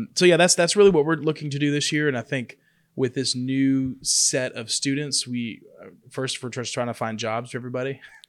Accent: Atlanta, Georgia, United States; it makes me feel like I'm back home, because Chick-fil-A was founded in my home country, Atlanta, Georgia.

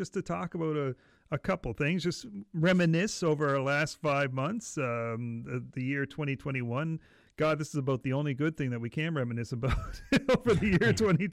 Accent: Canada; Oh, we're so Canadian.

